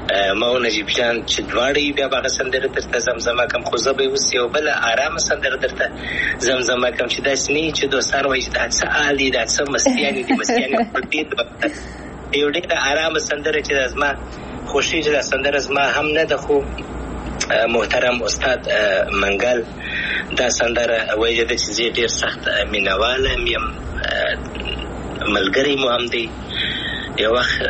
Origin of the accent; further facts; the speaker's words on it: Afghanistan; ستاسې مخکنی سوال افغانستان خو زما دی زه افغان یم انشاءالله بیا به افغانستان ته ولاړ سم انشاءالله